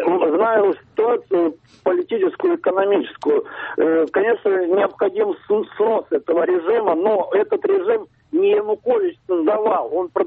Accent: Zaporizhzhia, Zaporizhzhia Oblast, Ukraine; born there; moved away; also born or lived in Odesa; я родился в Запорожье, жил в Одессе. И сейчас, вот, к сожалению, в общем-то, живу здесь, потому что вся моя душа и все там.

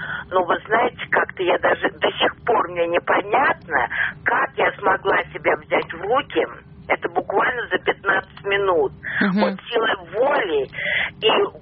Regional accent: Moscow, Russia; Я москвичка

